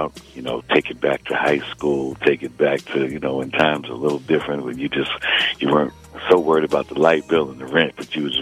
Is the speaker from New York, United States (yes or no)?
yes; Mount Vernon, New York, United States; also born or lived in Connecticut, United States; But, you know, I used to live in Connecticut. You know, of course, I'm from Mount Vernon, running under Mount Vernon. But I lived in Connecticut for a stint, so I spent a lot of time there.